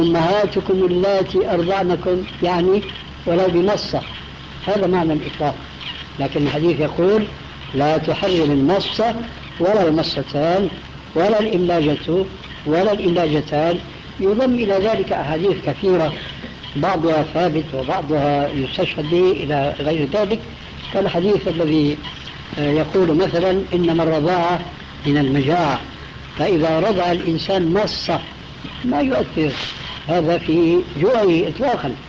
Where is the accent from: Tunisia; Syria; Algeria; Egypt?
Syria; الحقيقة أن هؤلاء يقولون عندنا في سوريا بعض الناس